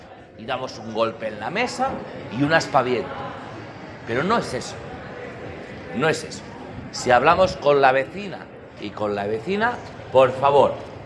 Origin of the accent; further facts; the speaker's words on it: Catalonia, Spain; Porque aquí en Cataluña, yo como catalán, hemos tenido un sesgo